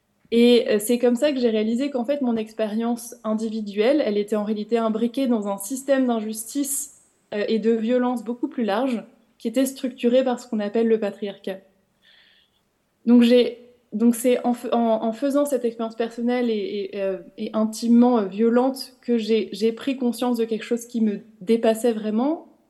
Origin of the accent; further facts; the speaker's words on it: Versailles, Île-de-France, France; J'ai grandi dans une famille binationale franco-hongroise. Donc ma mère est arrivée à 25 ans en France ne parlant pas le français, mais j'ai grandi à Versailles. Donc j'ai vu un catholicisme assez conservateur